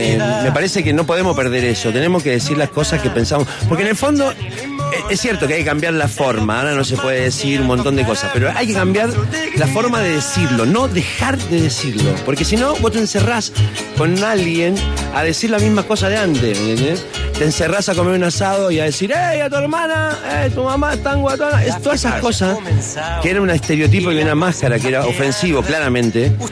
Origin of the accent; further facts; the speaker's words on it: Chile; Como chileno me siento como lloreado, me parece.